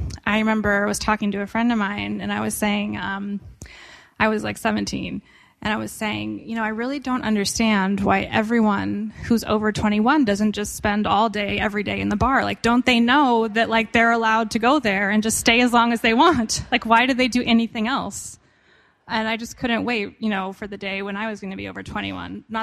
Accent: Arizona, United States; And I grew up in Arizona, and I went to Arizona State University on an academic scholarship

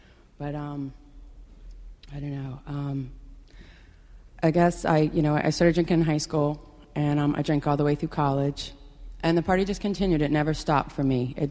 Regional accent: the South, United States; And, you know, I'm from the South, and, you know, we're like, you know, I was brought up in the church.

